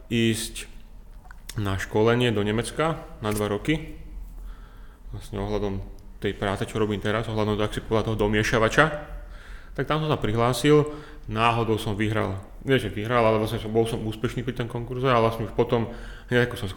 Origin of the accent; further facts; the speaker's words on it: Myjava, Trenčín Region, Slovakia; Tak, ak sa pýtaš úplne, že odkiaľ som, tak pochádzam z okolia Myjavy, z Kopaníc.